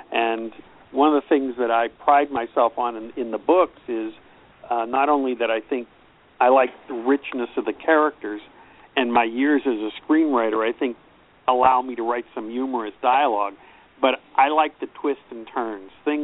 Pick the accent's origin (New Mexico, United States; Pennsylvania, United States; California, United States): Pennsylvania, United States; Penn Hills; also born or lived in Churchill; When I was about 16, my family moved, and I ended up in Churchill. So I graduated from Churchill High, and then I went to Pitt. But I grew up, my first 16 years were in Penn Hills.